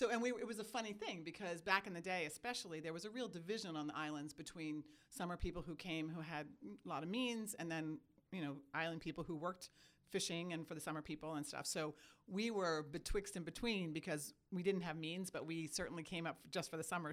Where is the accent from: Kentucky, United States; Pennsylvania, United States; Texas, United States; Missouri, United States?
Pennsylvania, United States; So I actually grew up outside of Philadelphia.